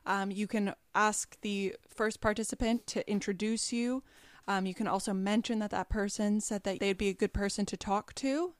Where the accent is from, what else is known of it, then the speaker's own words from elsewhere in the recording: Canada; And not only because I'm Canadian and am very familiar with the snow